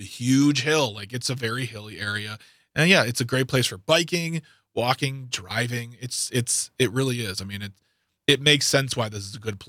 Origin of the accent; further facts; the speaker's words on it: Waukesha, Wisconsin, United States; I was born and raised in Waukesha. I was born, right, in downtown Waukesha. I lived on the south side of Waukesha until I was nearly 20 years old.